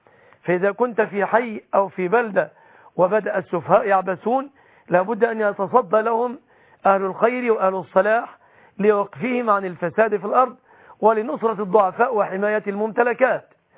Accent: Egypt; بلادنا مصر

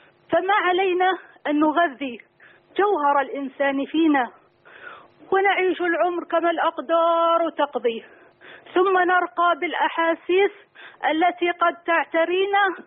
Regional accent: Saudi Arabia; أنا شاعرة من السعودية.

